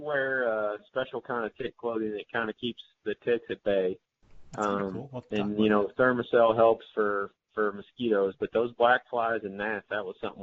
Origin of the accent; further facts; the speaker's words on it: Paris, Missouri, United States; I'm from Paris, Missouri, a little town with about 900 people in it. And it's up in the northeast part of the state. I grew up there. Most of my family's from there.